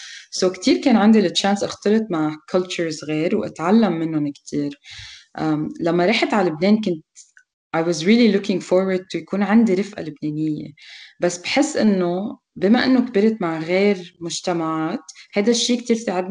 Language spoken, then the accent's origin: Arabic; Dubai, United Arab Emirates; أنا مثل ما قلت ربيت بدبي، وتقريبا فترة كبيرة من حياتي حسيت إنه إيه بنتمي